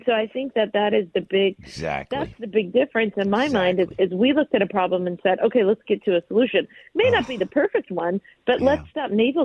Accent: Florida, United States; I grew up in Florida where, there was rumors, every few years about what was happening to Castro and his health.

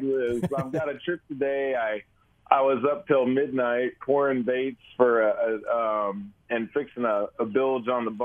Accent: Wichita, Kansas, United States; also born or lived in Pratt; I grew up fishing down by Wichita. I'm from Wichita, Kansas, kind of western Kansas, too. I actually was out by Pratt. I actually graduated from Pratt High School

